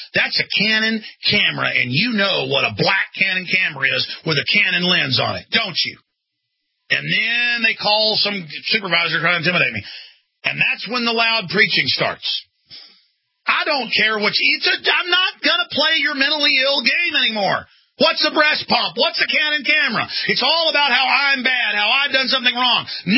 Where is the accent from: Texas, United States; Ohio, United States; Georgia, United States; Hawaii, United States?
Texas, United States; Dallas; Folks, I grew up in Dallas